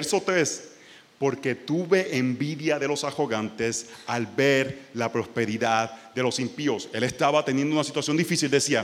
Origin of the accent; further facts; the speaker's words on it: Puerto Rico; fui a predicar a mi ciudad natal en Puerto Rico